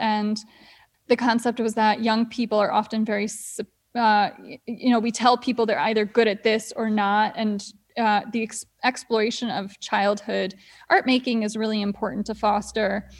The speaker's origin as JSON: {"language": "English", "town": "Oneonta", "region": "New York", "country": "United States", "tie": "born or raised there", "also_born_or_lived": "Germany", "said": "I was 2 years old when we moved from Germany to Oneonta. So I'm pretty much always been in upstate New York."}